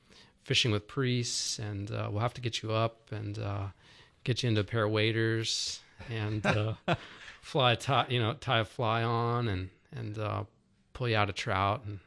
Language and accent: English; Roswell, Georgia, United States; Growing up around Roswell, my uncle, he taught us how to fly fish, my brother and I.